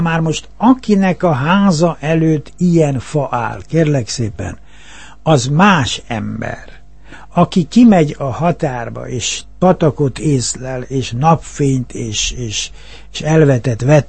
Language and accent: Hungarian; Budapest, Hungary; Rákosfalván születtem, én az itt volt a Budapest határában, Rákosi réteg, ugye Kőbányával összekötött Zugló, egy gyönyörű vidék, és ott volt ilyen kisvárosi tiszta hangulat